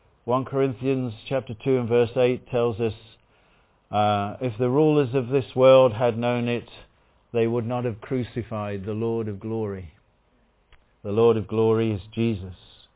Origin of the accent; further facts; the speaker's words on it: Midlands, United Kingdom; my hometown was this industrial town in the Midlands.